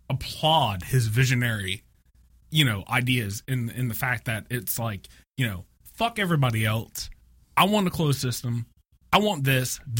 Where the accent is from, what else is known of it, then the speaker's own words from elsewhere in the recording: the South, United States; I'm from the South, bitch.